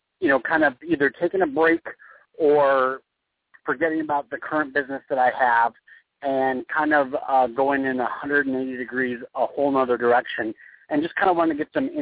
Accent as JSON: {"language": "English", "region": "Arizona", "country": "United States", "said": "I am from Arizona."}